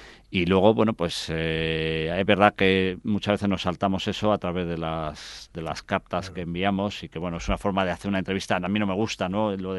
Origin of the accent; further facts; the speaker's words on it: Madrid, Community of Madrid, Spain; y yo que además soy de Carabanchel, nacido en Carabanchel.